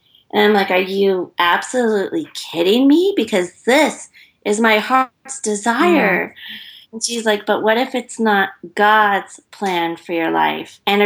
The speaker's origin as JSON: {"language": "English", "country": "United States", "lives_now": "Europe", "said": "But I'm an American living in Europe, so it was a lot more difficult."}